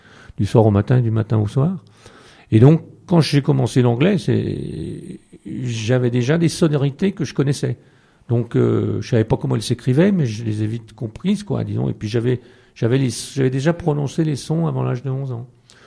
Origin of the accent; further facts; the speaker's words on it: Bourgogne-Franche-Comté, France; j'ai joué beaucoup dans mon bled, quoi, en Bourgogne.